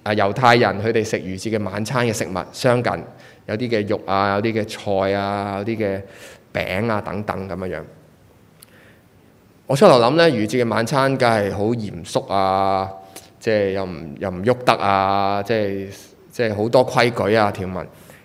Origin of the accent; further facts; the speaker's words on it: China; 其实跟我们中国人我们守农历新年其实都有少少的来到去相似。